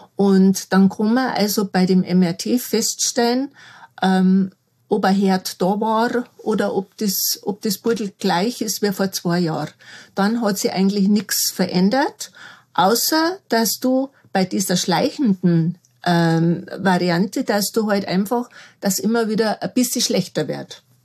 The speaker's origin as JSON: {"language": "German", "town": "Rosenheim", "region": "Bavaria", "country": "Germany", "said": "Ja, also ich bin ja aus Rosenheim"}